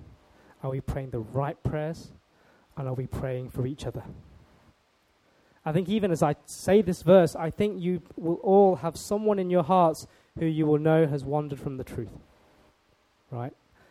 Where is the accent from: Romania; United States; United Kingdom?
United Kingdom; Leicester, East Midlands; So we grew up in Leicester, and we had lots of friends.